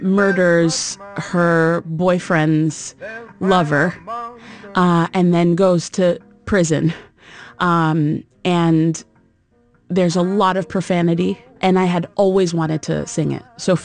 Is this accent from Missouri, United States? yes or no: no; Miami, Florida, United States; I grew up in Miami, Florida.